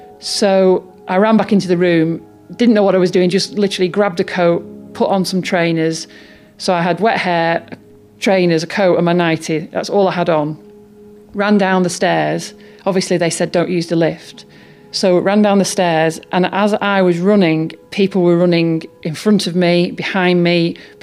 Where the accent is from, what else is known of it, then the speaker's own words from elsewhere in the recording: United Kingdom; we're new in New York. We're from Britain. We're scared to death. We've just been evacuated.